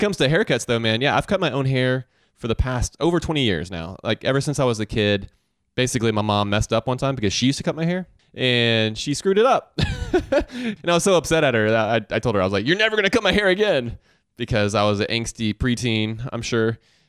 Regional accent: Augusta, Georgia, United States; I remember growing up in Augusta, Georgia, and they've got a dental school there

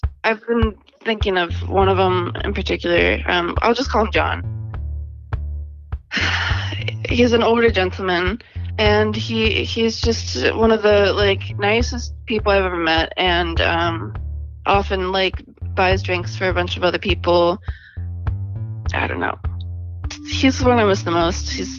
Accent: Cincinnati, Ohio, United States; I'm from Cincinnati, Ohio. I'm a bartender.

